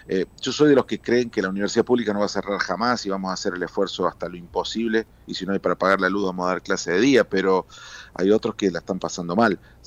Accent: San Luis, Argentina; Bueno, yo soy de San Luis, imagínese que pocas veces en mi vida he visto la cantidad de población de mi provincia en un solo acto

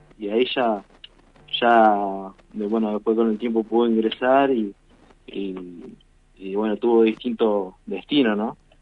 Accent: Sierra Grande, Río Negro, Argentina; Los últimos dos nacimos acá en Sierra Grande.

